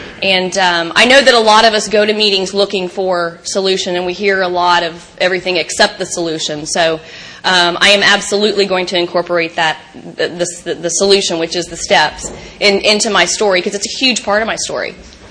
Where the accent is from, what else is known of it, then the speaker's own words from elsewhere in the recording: Texas, United States; I am from Texas, so I'm sorry if I talk funny. I'm not sorry.